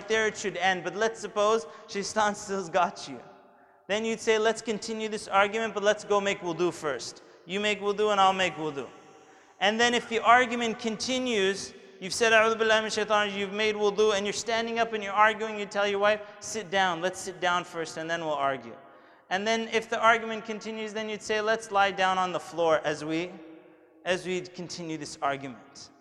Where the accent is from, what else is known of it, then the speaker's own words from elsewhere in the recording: Canada; first language English; I grew up in Canada, you can tell by my accent, it's my first language, English